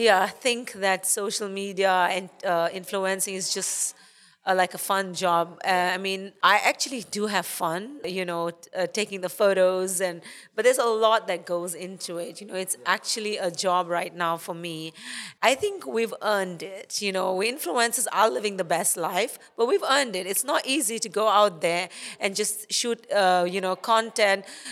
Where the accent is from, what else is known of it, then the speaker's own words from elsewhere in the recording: South Africa; accent: South African; So that's why I have a bit of a South African accent. And so I lived in South Africa like half my life. And then I moved to Dubai. Before Dubai, I was in London for like 4 years. I lived in London. I worked there. And then I moved to Dubai. So I've been in Dubai for 16 years now.